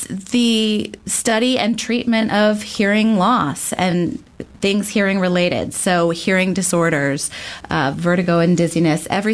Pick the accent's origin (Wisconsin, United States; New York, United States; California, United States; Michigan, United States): New York, United States; Buffalo; I'm an East Coaster, so I came from Buffalo, New York, moved out to the West Coast